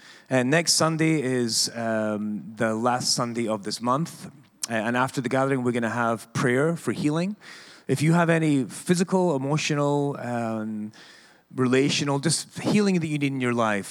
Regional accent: Scotland, United Kingdom; also born or lived in Olympia, Washington; I'm from Scotland

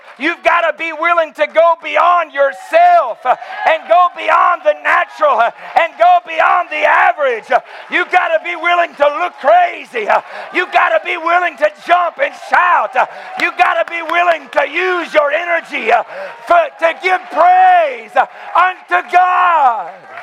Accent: Austin, Texas, United States; I'm from Austin. I'm weird. My wife is from Portland. She's weird.

